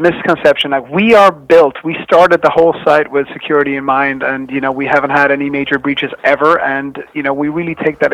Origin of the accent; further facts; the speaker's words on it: Sweden; I'm from Sweden originally, but I love traveling in the U.S.